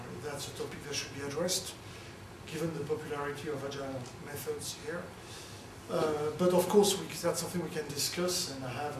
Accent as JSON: {"language": "English", "country": "Canada", "moved": "yes", "said": "So I came from Canada a year and a half ago to work for a similar research laboratory"}